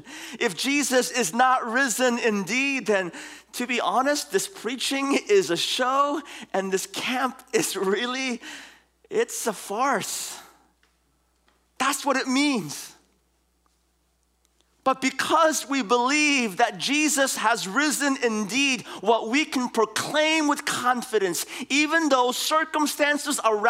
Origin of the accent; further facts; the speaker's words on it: San Francisco, California, United States; moved away; We grew up in San Francisco. But I left many years ago.